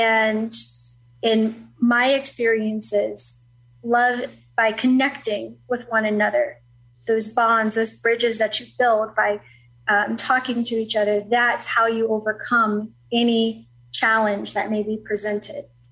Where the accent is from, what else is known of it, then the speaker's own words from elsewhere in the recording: New Orleans, Louisiana, United States; moved away; Originally New Orleans.